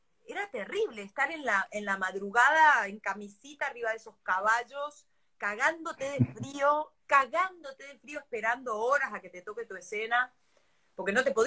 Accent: Concordia, Entre Ríos, Argentina; accent: Argentine, Concordia; fue mi maestra de acento, para que yo no hable como argentina concordiense, para que hable supuestamente lo más neutro posible

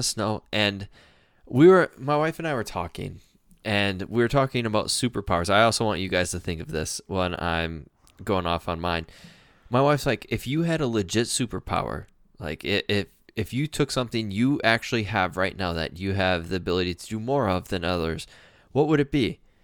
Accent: Minnesota, United States; No, because I'm Minnesotan.

